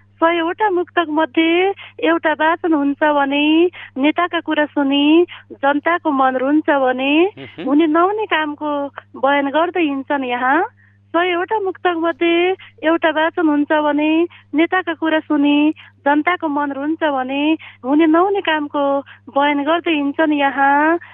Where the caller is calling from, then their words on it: Matela, Karnali Province, Nepal; म चाहिँ सिङ्गर गाउँपालिका 3 मटेलाबाट